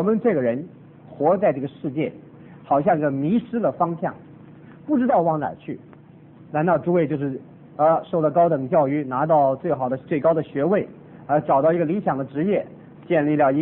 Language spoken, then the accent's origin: Chinese; Taiwan; 我从台湾来，我实在晓得台湾的教会。